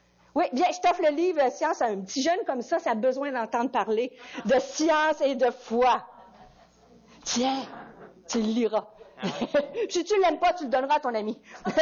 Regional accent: Rimouski, Quebec, Canada; Moi, je viens de Rimouski, cette petite ville-là, oui. Et puis, j'ai étudié à l'Université du Québec à Rimouski.

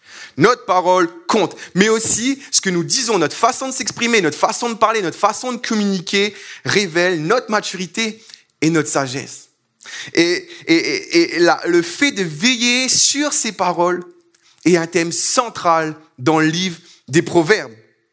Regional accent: Réunion, France; Et oui, je viens de l'île de la Réunion. Qui sait où est l'île de la Réunion?

